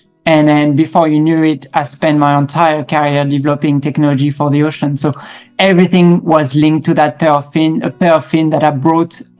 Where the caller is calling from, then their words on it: Melbourne, Victoria, Australia; And so today I'm coming from Melbourne in Australia.